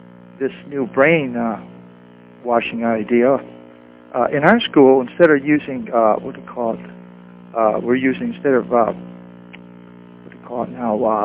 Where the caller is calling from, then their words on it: Michigan, United States; We have our same program here in Michigan. I live out just outside the Detroit area.